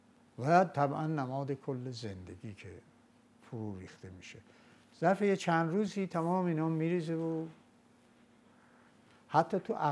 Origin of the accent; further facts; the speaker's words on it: Iran; ولی میدونستن ما ایرانی هستیم